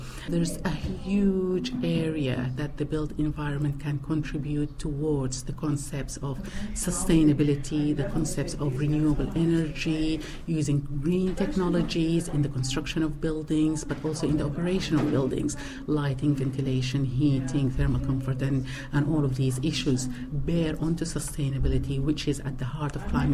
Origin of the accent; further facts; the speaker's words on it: Sudan; now in United Kingdom; Originally, I'm from the Sudan. I'm Sudanese, but equally, I'm also British, and I'm proud of being a British Sudanese or a Sudanese British.